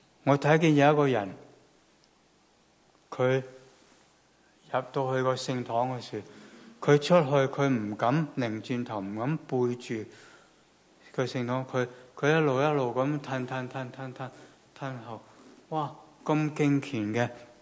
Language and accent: Cantonese; Guangdong, China; 就是我们广东人说什么惊住踩死什么蚁